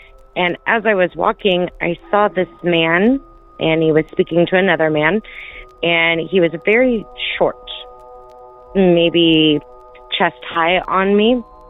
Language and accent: English; St. George, Utah, United States; I am from St. George, Utah.